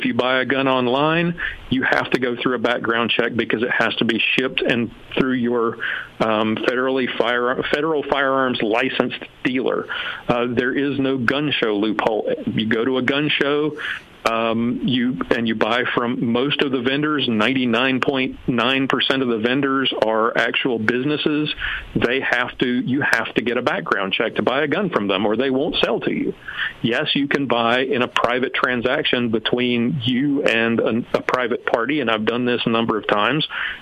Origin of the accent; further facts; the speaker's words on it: Texas, United States; the most recent, of course, Sutherland Springs, Texas, right here in my home state